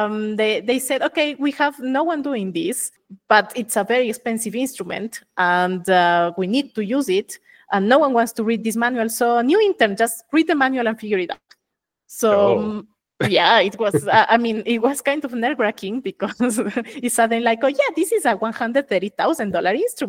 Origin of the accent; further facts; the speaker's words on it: Quito, Pichincha, Ecuador; I'm originally from Ecuador, from the capital city, Quito